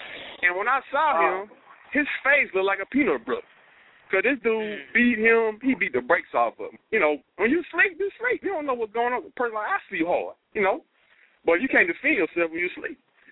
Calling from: Houston, Texas, United States; I'm calling from Houston.

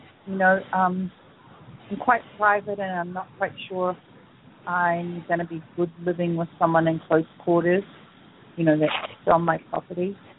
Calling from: California, United States; No, I live in up in the San Bernardino Mountains in California.

